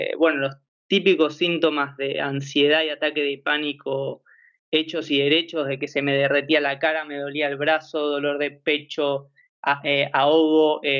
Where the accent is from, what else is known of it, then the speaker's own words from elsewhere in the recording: Argentina; also born or lived in Canary Islands, Spain; now in Spain; nací acá y me fui a vivir a Argentina de muy pequeño y volví aquí a vivir. Pero bueno, sí, soy más argentino